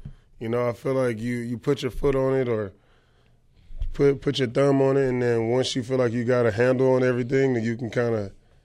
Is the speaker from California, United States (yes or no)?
yes; Long Beach, California, United States; growing up in Long Beach, probably where I went to high school at. So, that community is super tight-knit.